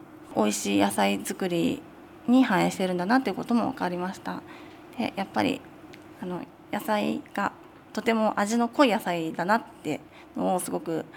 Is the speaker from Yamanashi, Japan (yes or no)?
no; Fujisawa, Kanagawa, Japan; 私はもうずっと地元が藤沢です。藤沢が大好きなのでこの場所にお店を開くことも決めました。